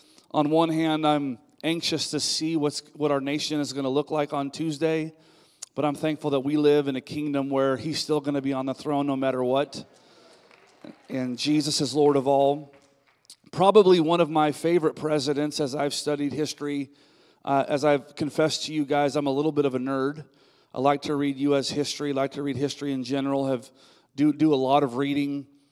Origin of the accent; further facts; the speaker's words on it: California, United States; I grew up in California. I've been praying for our Governor Gavin Newsom